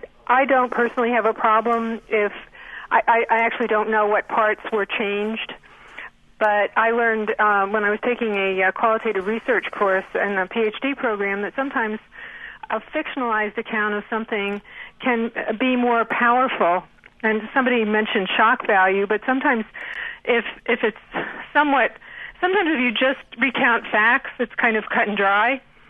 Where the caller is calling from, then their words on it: Manchester, California, United States; Hi, I'm from Manchester, California.